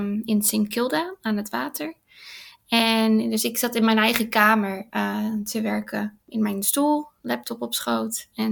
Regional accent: Rotterdam, South Holland, Netherlands; Nee, ik kom uit Rotterdam.

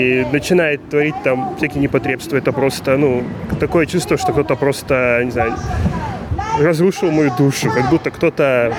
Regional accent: Far East, Russia; я родился и вырос на Дальнем Востоке России.

